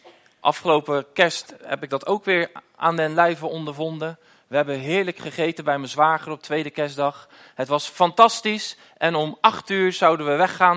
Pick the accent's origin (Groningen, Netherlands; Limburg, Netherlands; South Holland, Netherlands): South Holland, Netherlands; Dordrecht; ik kom uit Dordrecht. En ik ben getrouwd met Jessica en we hebben 3 kinderen. Maar ik heb ze in Dordt achtergelaten.